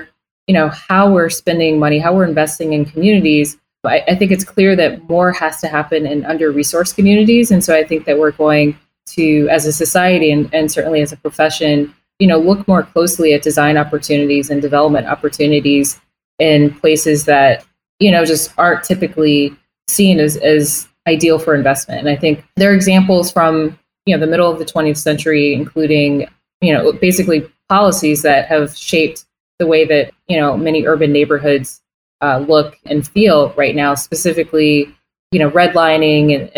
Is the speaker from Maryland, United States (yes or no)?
no; Detroit, Michigan, United States; perhaps in the heart of a city like Detroit, my hometown